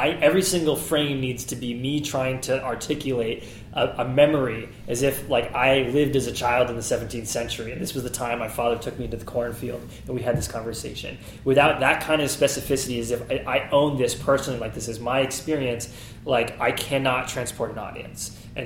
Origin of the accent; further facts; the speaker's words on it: New England, United States; I grew up in New England and you know, the woods behind my house definitely were haunted by the past to me as a child